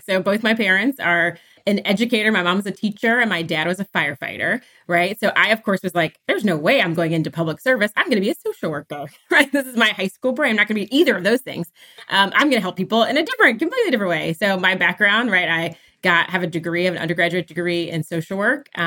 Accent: Virginia, United States; I'm a Virginia girl, so born and raised in Virginia. And then I moved to Pennsylvania and did my master's in Pennsylvania.

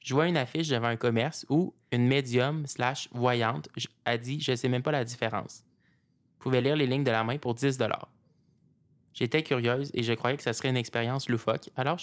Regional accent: Gatineau, Quebec, Canada; Je viens de Gatineau et j'étudiais à l'Université d'Ottawa.

